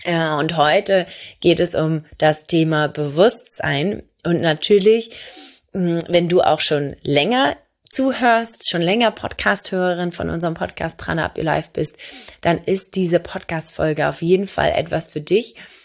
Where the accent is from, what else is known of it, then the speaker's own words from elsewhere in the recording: Hamburg, Germany; Ich komme aus Hamburg